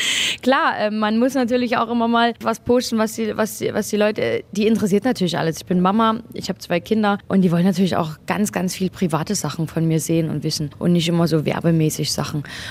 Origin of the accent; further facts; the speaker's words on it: East Germany, Germany; ich komme aus Ostdeutschland und wir Ossis verstellen uns nicht.